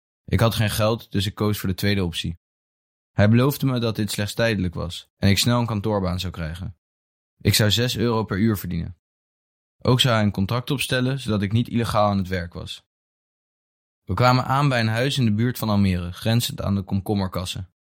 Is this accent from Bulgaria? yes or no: yes; Bulgaria; Dutch is a second language; Ik ben opgegroeid in Bulgarije, waar ik een hele normale, rustige jeugd had.